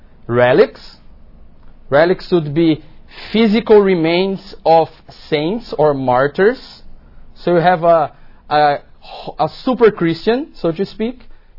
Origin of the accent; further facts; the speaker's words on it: Brazil; I'm from Brazil, and as you probably know, Brazil is one of the largest Catholic countries in the world. And I grew up hearing of God manifesting himself in matter.